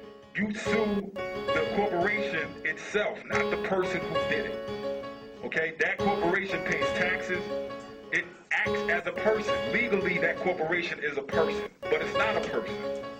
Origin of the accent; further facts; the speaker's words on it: Delaware, United States; I grew up in Delaware. I know DuPonts, right?